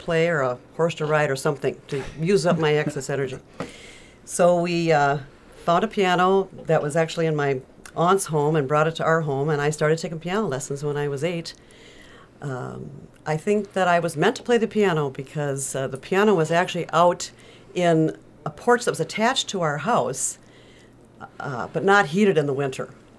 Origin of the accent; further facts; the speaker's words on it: United States; I grew up in Southbrook Township out near Talcott Lake on a farm. I went to school in Heron Lake